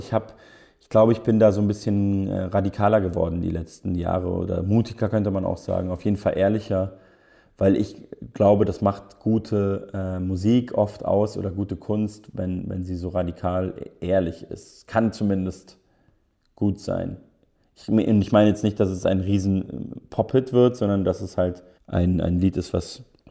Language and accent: German; Munich, Bavaria, Germany; ich komme ja auch aus München, in meiner Heimatstadt war meine erste Band auch so ein bisschen erfolgreich